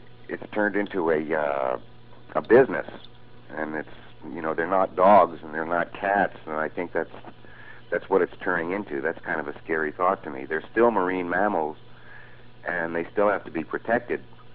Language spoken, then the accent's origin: English; New York, United States; born there; I was born in New York. I was studying piano. I was 7 years old. My father was working for the railroad, and he had an accident and was basically incapacitated for several years.